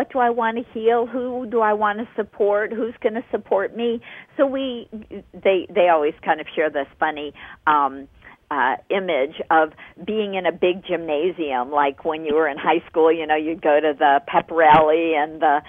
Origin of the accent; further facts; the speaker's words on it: Chicago, Illinois, United States; I grew up in Chicago in a neighborhood